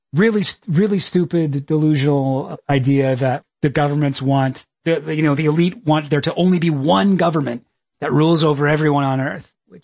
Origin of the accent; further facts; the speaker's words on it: Canada; I can tell you as a Canadian